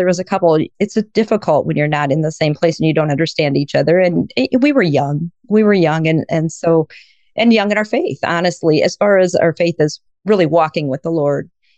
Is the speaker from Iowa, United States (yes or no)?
yes; Iowa, United States; I was raised in Iowa and I still live in Iowa and I love it here. I had 5 siblings, so there was 6 of us, and raised on a farm